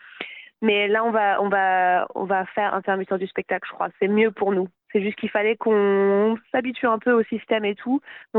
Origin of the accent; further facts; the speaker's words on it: Vire, Normandy, France; also born or lived in Cardiff, United Kingdom; Parce que je suis originaire de là-bas, mais j'ai grandi à Vire. Et après, à 20 ans environ, je suis repartie à Cardiff.